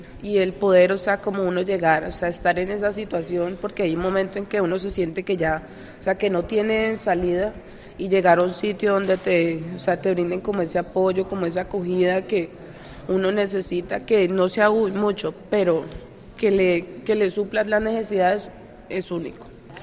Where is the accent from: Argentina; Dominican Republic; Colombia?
Colombia; soy de Colombia. Tengo 34 años, estoy con mis 3 hijos, mi marido y yo. Llegamos en agosto del 2023 aquí a Casa Caridad.